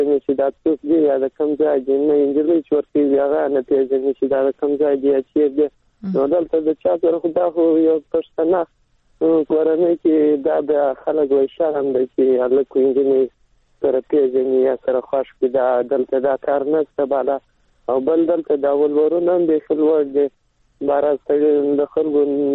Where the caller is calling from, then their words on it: Helmand, Afghanistan; سامان د هلمند سره